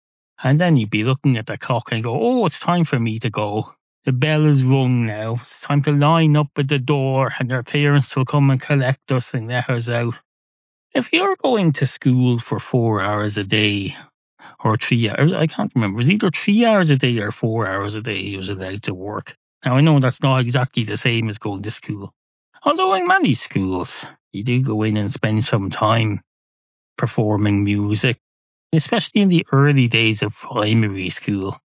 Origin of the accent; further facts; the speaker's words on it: Ireland; You're thinking, he's not from England. And that's correct. I'm not from England. This was in Ireland.